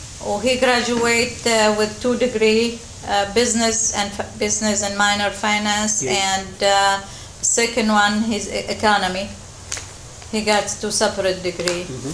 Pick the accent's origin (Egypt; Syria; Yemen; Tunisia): Syria; moved away as an adult; أنا أحب بلدي سوريا. مع إني صار لي 46 سنة هون وهنيك ما ربيت غير 20